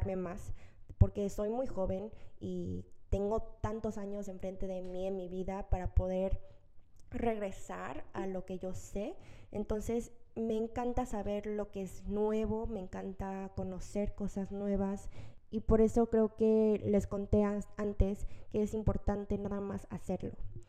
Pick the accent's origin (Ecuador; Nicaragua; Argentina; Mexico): Mexico; now in South Korea; desde que nací en Corea, los primeros como meses de nacer, estuve en el hospital aquí en Corea porque tuve neumonía. Entonces, me quedé en el hospital desde literal bebé. Y luego, a los 3 meses, cuando fui a México